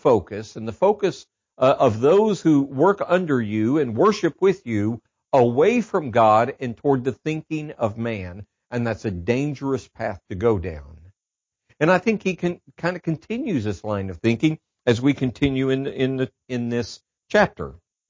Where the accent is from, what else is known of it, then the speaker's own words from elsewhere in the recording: Midwest, United States; I'm from the Midwest, and I can speak to this very personally.